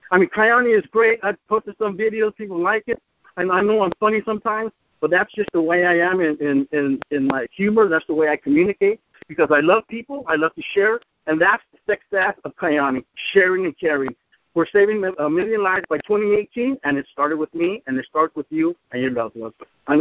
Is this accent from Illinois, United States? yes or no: no; Texas, United States; I am from the Rio Grande Valley.